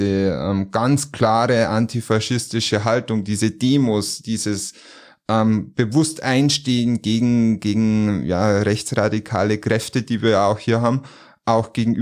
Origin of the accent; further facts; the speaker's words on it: Bavaria, Germany; Ich bin Niederbayer.